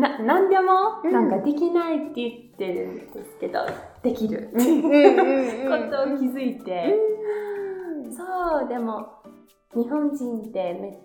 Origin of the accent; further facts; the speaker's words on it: United States; Japanese is a second language; あの私はアメリカ人として日本に住んでた時にあの日本人を私を手伝ってくれて皆さん日本人ありがとうと伝えたい。